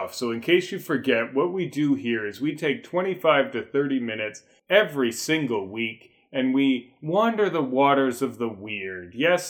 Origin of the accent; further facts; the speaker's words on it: Ottawa, Ontario, Canada; Like, we grew up in Ottawa.